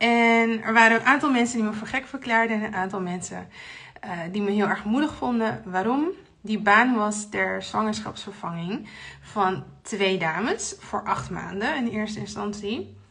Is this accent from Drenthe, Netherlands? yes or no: no; Haarlem, North Holland, Netherlands; born there; die voor het eerst terug verhuisd naar Haarlem, mijn geboortestad. Want ik kon niet aarden in Den Haag.